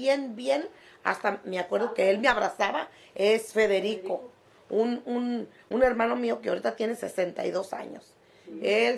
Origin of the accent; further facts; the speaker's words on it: Pajacuarán, Michoacán, Mexico; born there; Bueno, pues yo nací en Pajacuarán, Michoacán, el 26 de julio de 1955.